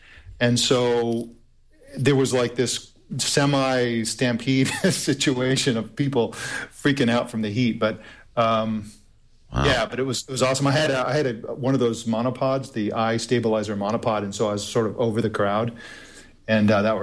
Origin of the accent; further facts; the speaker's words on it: California, United States; And I'm from Southern California where, a cigarette will set off the whole state.